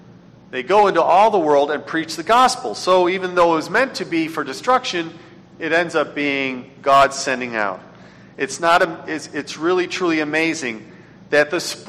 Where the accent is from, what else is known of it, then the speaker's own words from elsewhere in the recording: Rochester, New York, United States; I remember my hometown of Rochester, New York.